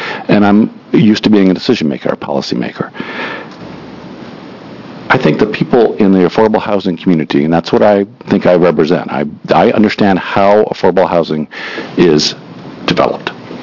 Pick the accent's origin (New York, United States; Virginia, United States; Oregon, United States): Virginia, United States; I grew up in Virginia.